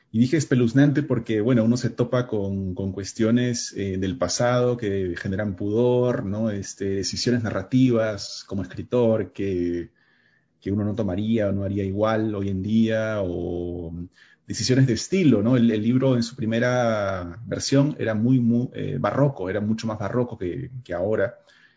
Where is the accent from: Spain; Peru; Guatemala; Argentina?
Peru; Lima; es un libro que salió en el Perú, en Lima, de donde yo soy originalmente